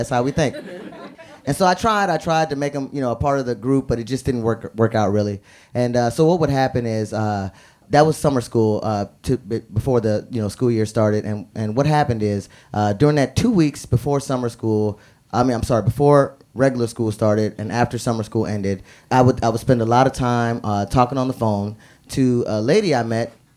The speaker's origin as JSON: {"language": "English", "town": "Miami", "region": "Florida", "country": "United States", "said": "So I'm originally from Miami. I was raised in a West Indian household, you know."}